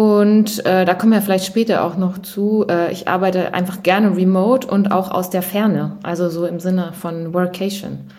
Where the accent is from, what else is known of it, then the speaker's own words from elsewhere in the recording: Bavaria, Germany; Ich komme ursprünglich aus Bayern.